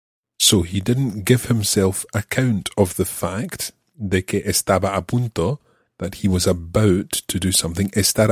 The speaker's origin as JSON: {"language": "Spanish", "region": "Andalusia", "country": "Spain", "accent": "Andalusian", "said": "mucho mejor que mi acento andaluz."}